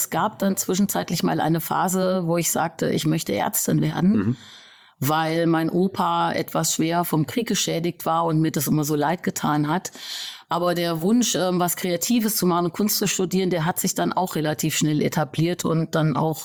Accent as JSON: {"language": "German", "town": "Eiterfeld", "region": "Hesse", "country": "Germany", "tie": "born there", "said": "Ich bin im Landkreis Fulda geboren, der früher sogar noch Landkreis Hünfeld war. Ja. Also in einem kleinen Ort bei Eiterfeld, der heißt Detloff-Roth. Mhm. Dort bin ich geboren worden."}